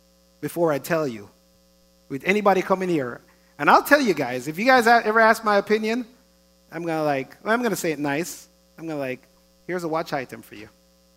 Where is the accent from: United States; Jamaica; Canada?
Jamaica; I disagree because I'm Jamaican.